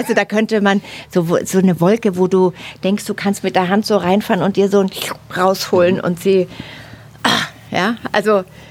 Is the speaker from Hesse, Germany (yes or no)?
no; Gmund am Tegernsee, Bavaria, Germany; Was komme ich jetzt aus Gmund vom Tegernsee und was interessiert die denn überhaupt?